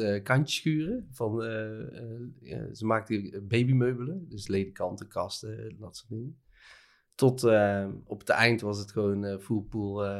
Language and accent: Dutch; Made, North Brabant, Netherlands; tomaten plukken in de kassen bij het dorp waar ik vandaan kom, Maden in West-Brabant.